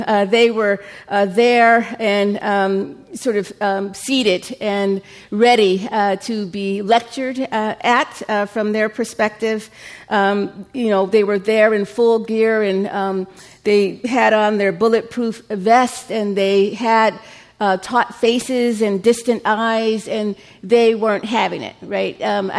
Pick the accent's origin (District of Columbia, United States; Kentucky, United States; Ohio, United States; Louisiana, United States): Ohio, United States; Cleveland; born there; So I was born in Cleveland, Ohio.